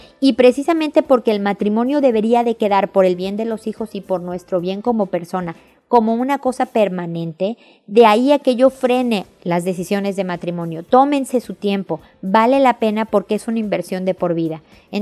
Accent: Puebla, Mexico; de 24 años de edad. Soy de Puebla

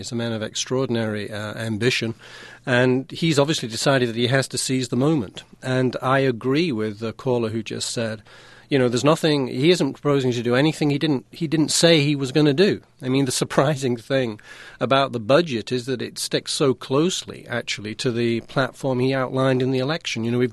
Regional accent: United Kingdom; now in United States; Yeah, well, I'm a Brit

